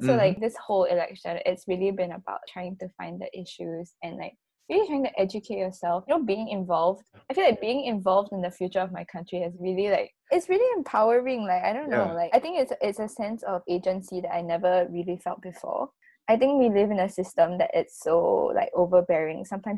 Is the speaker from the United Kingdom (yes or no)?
no; Singapore; I think there's this feeling like growing up as a Singaporean that kind of everything is taken care of.